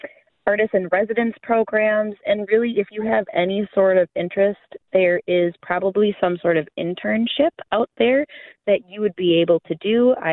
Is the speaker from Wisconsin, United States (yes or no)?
yes; Sheboygan, Wisconsin, United States; In the area that I live and where I grew up in Sheboygan